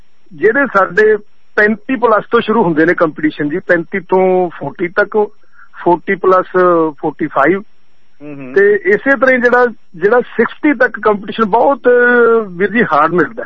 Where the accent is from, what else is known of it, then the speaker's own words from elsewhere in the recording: Alipur, Punjab, India; ਪਾਕਿਸਤਾਨ ਚੋਂ ਆਏ ਸੀ ਜੀ 1947 ਦੇ ਵਿਚ, ਤੇ ਅਸੀਂ ਨਾਭੇ ਦੇ ਕੋਲ, ਸਾਡਾ ਪਿੰਡ ਹੈ ਨਾਭੇ ਦੇ, ਜਿਹੜਾ ਪਟਿਆਲਾ ਤੇ ਸੰਗਰੂਰ ਦੇ ਵਿਚਾਲੇ ਅਲੀਪੁਰ ਪਿੰਡ ਹੈ, ਜੋ ਬਿਲਕੁਲ ਦੋਵਾਂ ਜ਼ਿਲ੍ਹਿਆਂ ਦੇ ਬਾਰਡਰ ਤੇ ਹੈ।